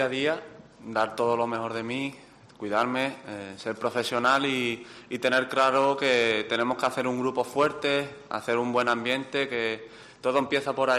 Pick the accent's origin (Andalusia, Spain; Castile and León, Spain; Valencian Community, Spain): Andalusia, Spain; Como andaluz es un orgullo